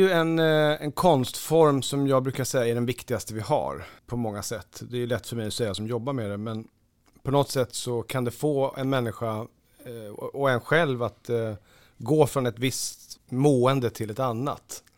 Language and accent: Swedish; Lidingö, Stockholm County, Sweden; där jag är uppvuxen så är det ju är man ju inte ensam om att ha föräldrar som har presterat. Lidingö är ju väldigt så, man brukar prata om att det finns väldigt mycket människor med mycket pengar på Lidingö.